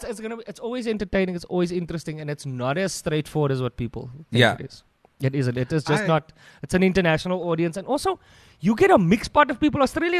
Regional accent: South Africa; I really don't want to stay anywhere outside of South Africa, just because I'm very South African.

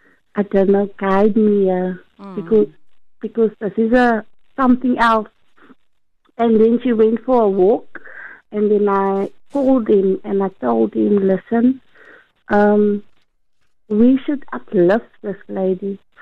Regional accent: Bontville, South Africa; I'm from Bontville. I used to be a member of the AFM congregation in Bontville.

